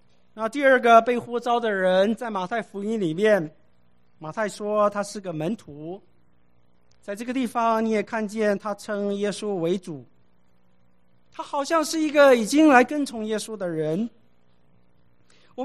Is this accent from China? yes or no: no; Taiwan; 我们从台湾来的